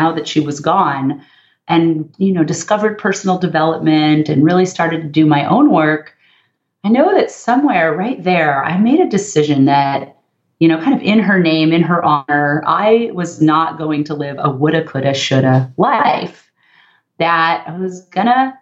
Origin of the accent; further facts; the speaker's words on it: Los Angeles, California, United States; and I grew up in the San Fernando Valley, part of Los Angeles.